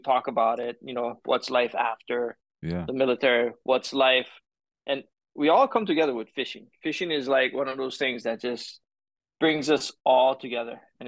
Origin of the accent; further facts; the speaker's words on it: Hilo, Hawaii, United States; also born or lived in Maui; So I was born in Maui, Okay. Raised in the Hawaiian Islands. And obviously, well, not obviously. I would say I was raised in Hilo.